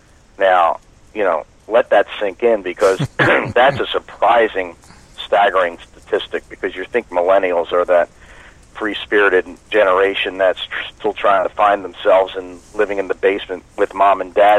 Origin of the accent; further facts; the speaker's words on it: North Carolina, United States; And I'm usually not, but I'm from North Carolina, and one of the guys is from my town where we live in Huntersville.